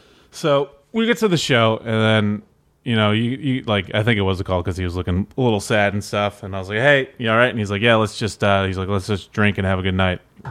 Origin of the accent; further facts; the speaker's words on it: Michigan, United States; So my hometown's 20 minutes from fucking Lansing.